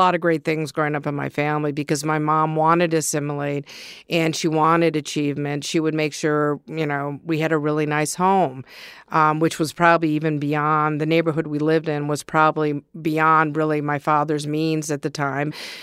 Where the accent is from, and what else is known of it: Ann Arbor, Michigan, United States; born or raised there